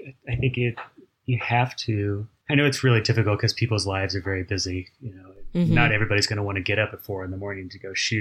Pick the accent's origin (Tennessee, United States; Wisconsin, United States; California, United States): California, United States; Pasadena; I've driven by it every day since I was a child, being born and raised in Pasadena.